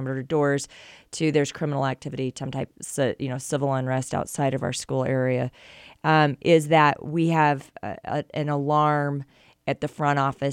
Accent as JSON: {"language": "English", "region": "Colorado", "country": "United States", "said": "Again, you know that I was originally came from Colorado"}